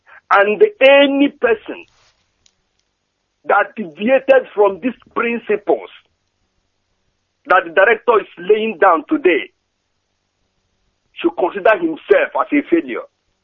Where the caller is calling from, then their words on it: Norway; consider yourself as a failure if you are in Norway. I'm speaking from Norway.